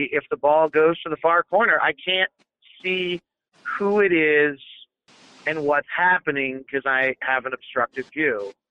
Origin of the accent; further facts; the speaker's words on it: California, United States; I grew up in the Bay Area listening to Greg Papa